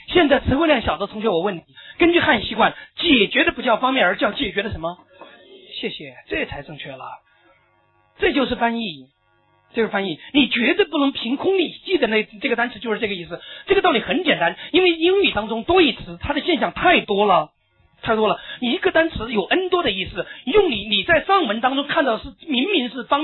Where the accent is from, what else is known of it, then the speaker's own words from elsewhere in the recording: Chongqing, China; 因为我重庆人嘛，南方人。